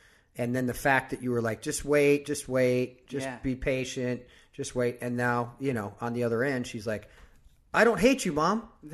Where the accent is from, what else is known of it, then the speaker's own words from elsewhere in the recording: Midwest, United States; Compared to how you grew up in the East Coast and I grew up in the Midwest.